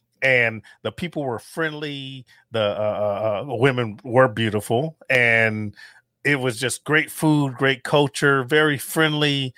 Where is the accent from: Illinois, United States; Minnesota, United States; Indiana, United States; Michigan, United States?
Illinois, United States; Chicago; And I'm from Chicago, the murder capital of the fucking world.